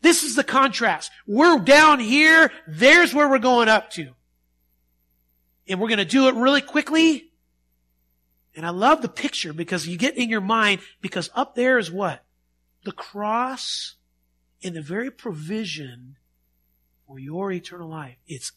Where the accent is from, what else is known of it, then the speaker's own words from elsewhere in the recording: Spokane, Washington, United States; we're from Spokane, Washington